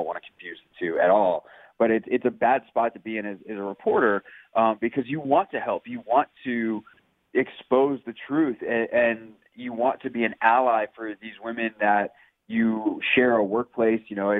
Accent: the Carolinas, United States; I mean, one, I'm from the Carolinas, so, like, I followed him from afar for years before he obviously got to Washington in January.

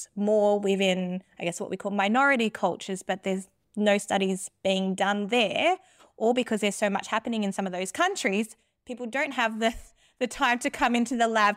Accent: Germany; English is a second language; when I was growing up in Germany

